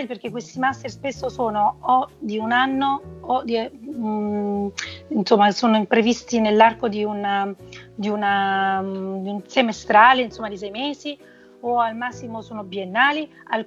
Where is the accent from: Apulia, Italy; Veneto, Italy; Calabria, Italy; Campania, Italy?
Campania, Italy; Naples; moved away as an adult; now in Rome, Italy; io, essendo napoletana, all'epoca, sono del 69, non esisteva ancora la facoltà di psicologia a Napoli, e avevo deciso di venire a Roma a studiare, e purtroppo i miei non me lo hanno permesso. E quindi nel momento in cui poi mi sono trasferita a Roma